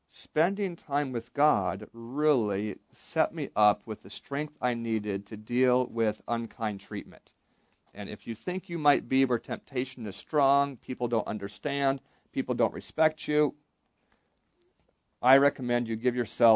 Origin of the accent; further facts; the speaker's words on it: Alaska, United States; I grew up in Alaska, and I had a coat